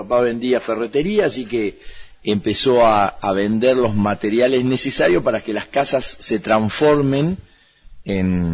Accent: Río Gallegos, Santa Cruz, Argentina; born there; Y en el año 1961 nací yo acá en Río Gallegos.

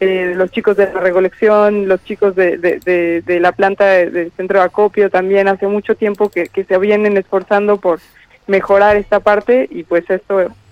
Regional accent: Mexico; now in El Calafate, Argentina; yo soy mexicana, pero vivo en el Calafate desde el 2015

